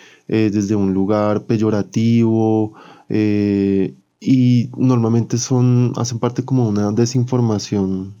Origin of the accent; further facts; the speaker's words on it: Bogotá, Bogotá Capital District, Colombia; yo soy de acá de Bogotá